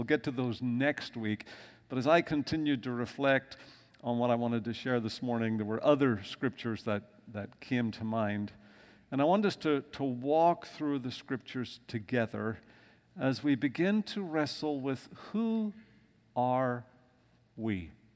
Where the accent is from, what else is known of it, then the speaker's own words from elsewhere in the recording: Belfast, Northern Ireland, United Kingdom; now in United States; I'm from Northern Ireland, born in the city of Belfast. If you know anything of the politics of Ireland and Northern Ireland, a fairly troubled place, and that's part of my history.